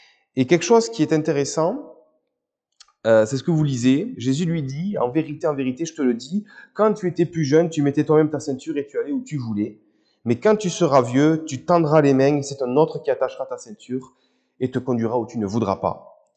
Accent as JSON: {"language": "French", "country": "France", "said": "je suis français, je vis en France"}